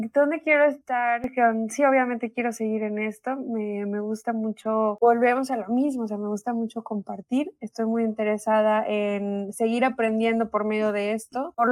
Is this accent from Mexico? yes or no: yes; Mexico; Creo que volvemos al mismo comentario de que los mexicanos no vemos eso.